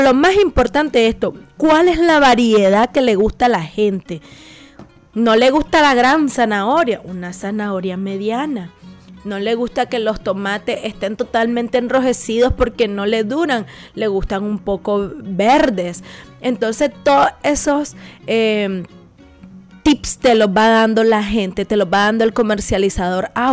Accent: Matagalpa, Nicaragua; soy del departamento de Jinotega, soy del departamento de Matagalpa.

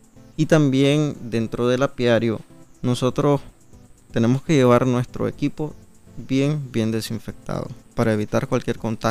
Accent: Carazo, Nicaragua; somos de Carazo

